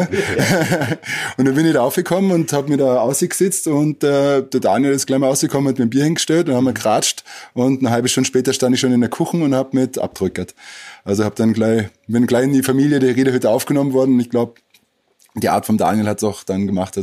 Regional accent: Kassel, Hesse, Germany; moved away as an adult; now in Austria; ich bin ja aus Kassel 2004, ich war 22 Jahre alt

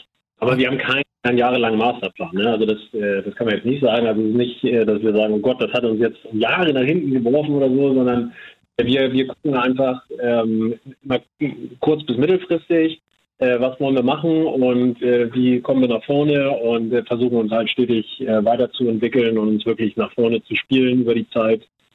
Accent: Hamburg, Germany; Das war ja schon vorher so, wir kommen aus Hamburg

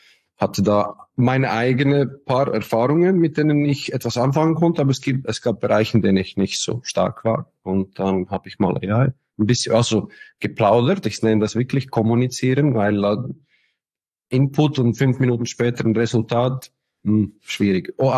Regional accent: Switzerland; ich komme aus der Schweiz, ich habe in Zürich gearbeitet.

